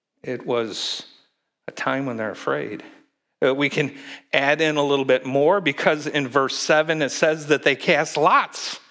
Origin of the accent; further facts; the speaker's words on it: Indiana, United States; I come from Indiana. And in Indiana, we have these things called tornadoes